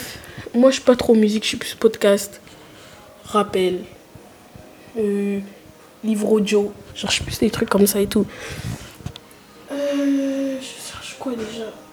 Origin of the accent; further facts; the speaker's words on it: Guinea; first language Susu; French is a second language; Alors, moi, je suis guinéenne et je parle soussou.